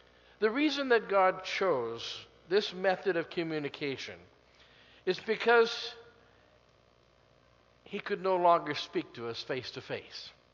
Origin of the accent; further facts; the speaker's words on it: Portland, Oregon, United States; a survey was taken in my hometown of Portland, Oregon.